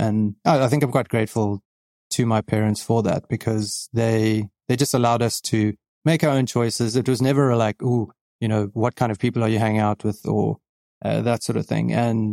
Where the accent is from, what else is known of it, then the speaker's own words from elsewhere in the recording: Johannesburg, Gauteng, South Africa; now in Cape Town, South Africa; Grew up in Johannesburg, which is sort of one of the biggest cities in South Africa itself. And in 2010, I moved. Well, I studied, did a whole bunch of things up in Johannesburg. And 2010, I moved down to Cape Town, and that's where I live at the moment.